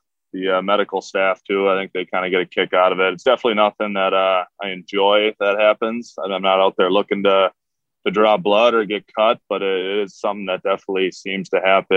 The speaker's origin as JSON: {"language": "English", "region": "Minnesota", "country": "United States", "tie": "born or raised there", "said": "Like you say, growing up in Minnesota, all my buddies were playing it, whether it's, outside on the pond or, organized, everyone was playing hockey, it seemed like."}